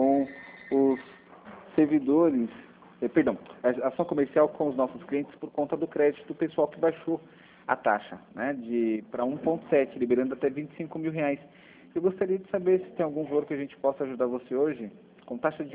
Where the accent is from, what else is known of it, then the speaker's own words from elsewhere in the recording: Brazil; Que eu sou brasileiro, não desisto nunca, mas nunca mesmo.